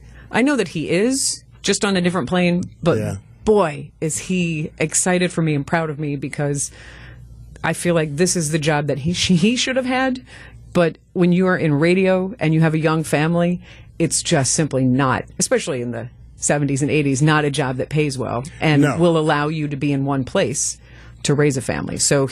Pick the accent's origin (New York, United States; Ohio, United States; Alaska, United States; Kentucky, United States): Kentucky, United States; Louisville; now in Milwaukee, United States; I grew up in Louisville, Kentucky, so I always say I'm a Milwaukeean by choice, not by birth.